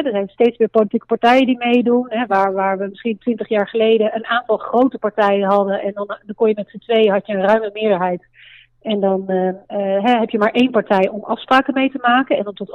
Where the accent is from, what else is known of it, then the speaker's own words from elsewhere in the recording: Kampen, Overijssel, Netherlands; Ik ben geboren en getogen in Kampen, Overijssel.